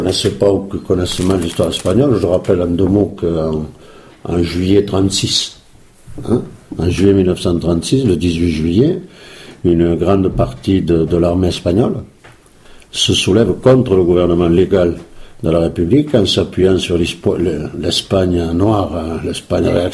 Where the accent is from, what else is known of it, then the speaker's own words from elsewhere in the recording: Decazeville, Occitanie, France; born there; depuis que j'ai la double nationalité, j'ai récupéré le nom de ma mère. Donc. Je suis né à De Casville, dans une famille espagnole et dans un environnement espagnol, de réfugiés espagnols, et plus précisément dans un environnement libertaire